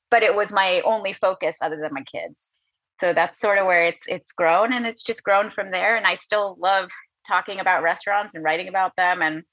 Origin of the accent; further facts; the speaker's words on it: Miami, Florida, United States; moved away as an adult; also born or lived in New York; now in Los Angeles, United States; So I'm originally from Miami and I went to NYU. So I went to New York for college and I studied theater.